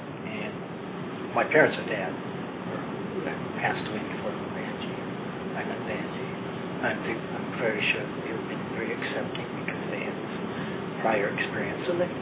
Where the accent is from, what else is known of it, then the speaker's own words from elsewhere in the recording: Minnesota, United States; So for a time when I was growing up, we grew up in Minnesota.